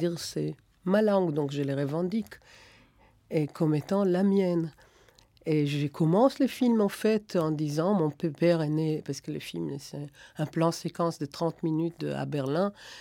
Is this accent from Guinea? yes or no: no; Israel; first language German; French is a second language; now in France; Et si on va plus loin, ma première langue, la langue que mes parents m'ont parlé, c'était l'allemand en Israël.